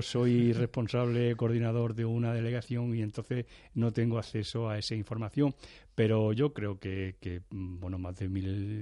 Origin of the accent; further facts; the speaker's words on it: Cartagena, Region of Murcia, Spain; pues yo soy cartagenero, soy de aquí